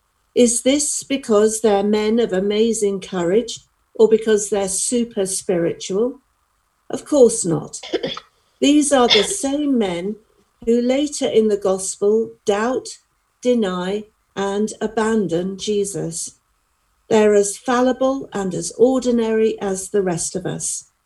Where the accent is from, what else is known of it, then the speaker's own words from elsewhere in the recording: Pinner, London, United Kingdom; But remember, my roots are suburban. I come from Pinner.